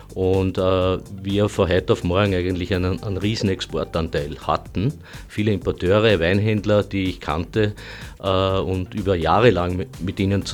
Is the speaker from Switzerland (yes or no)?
no; Joching, Lower Austria, Austria; ich bin aus Joching in der Wachau.